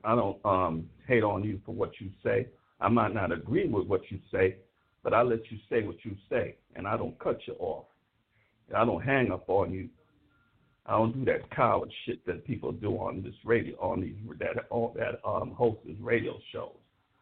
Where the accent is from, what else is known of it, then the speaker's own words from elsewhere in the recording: Brooklyn, New York, United States; I'm an OG. I come from Brooklyn. I know what how hip-hop started and what it was supposed to sound like.